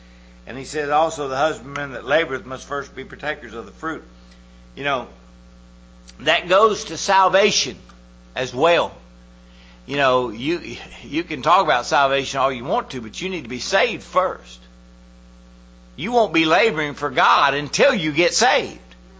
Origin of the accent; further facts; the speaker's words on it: Texas, United States; You know, I'm from Texas.